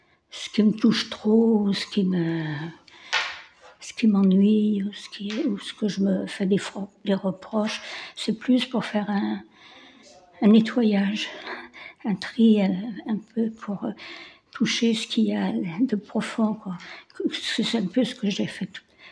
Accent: Craponne, Auvergne-Rhône-Alpes, France; Non, je suis lyonnaise.

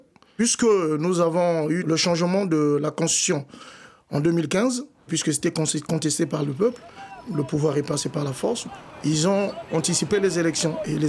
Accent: Republic of the Congo; now in France; Je suis du Congo-Brazzaville. Je suis parti du Congo-Brazzaville le 1er septembre 2017 et je suis arrivé en France le 2 septembre 2017, c'est ça.

